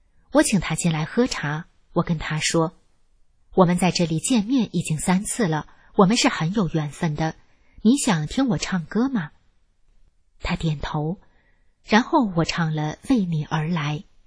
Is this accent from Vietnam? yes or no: yes; Vietnam; Chinese is a second language; 我是越南人，我的中文很差